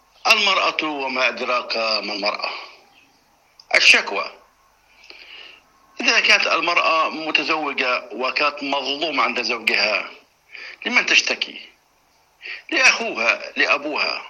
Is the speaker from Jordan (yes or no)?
yes; Jordan; هنا عندنا في الأردن